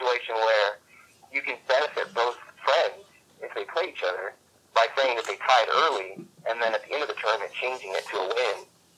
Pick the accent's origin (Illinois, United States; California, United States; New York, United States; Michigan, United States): California, United States; considering I'm from Northern California and you guys hate us